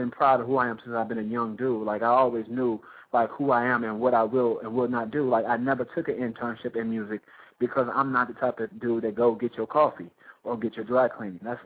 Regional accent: Detroit, Michigan, United States; Because, honestly, I'm from Detroit, so I wasn't a big hip-hop fan when I was young because I come from a single-parent home

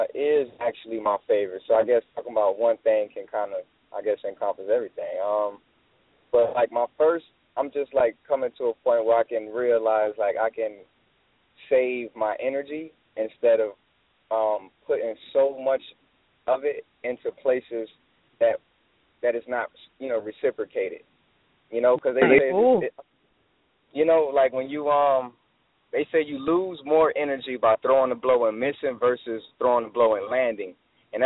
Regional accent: Miami, Florida, United States; I'm from Miami.

